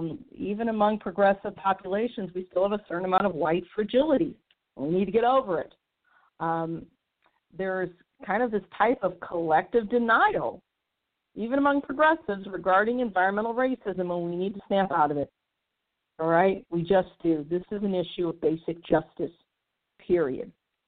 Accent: St. Louis, Missouri, United States; My hometown of St. Louis is a prime example.

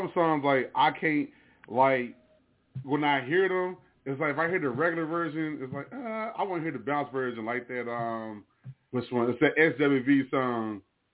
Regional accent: New Jersey, United States; because I'm originally from Jersey. And so that connection of either going up to Jersey or New York is, like, a imperative thing to try

